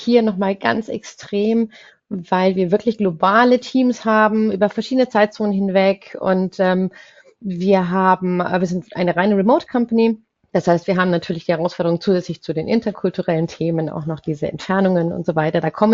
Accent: Germany; ich bin in Deutschland aufgewachsen. Trotz allem habe ich meine Kindheit in Deutschland verbracht

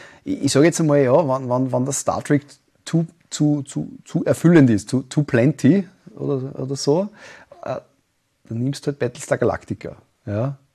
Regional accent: Upper Austria, Austria; Und ich darf Haxen sagen, ich bin Oberösterreicher

